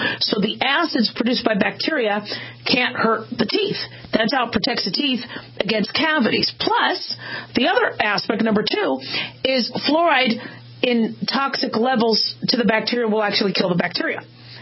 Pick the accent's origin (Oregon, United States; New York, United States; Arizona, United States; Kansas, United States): Arizona, United States; Phoenix; I grew up in Phoenix, and first the drinking fountain was so hot, you couldn't touch the buttons.